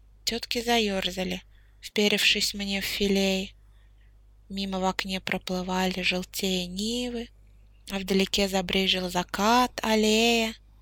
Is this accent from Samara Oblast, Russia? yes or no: yes; Samara, Samara Oblast, Russia; Я поэтесса из Самары. Самара находится, как известно, в России.